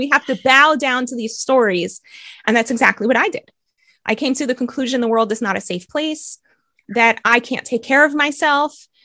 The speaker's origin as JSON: {"language": "English", "town": "Bogota", "region": "Bogotá Capital District", "country": "Colombia", "accent": "American", "said": "I might have a really good American accent, but I'm originally from Bogota."}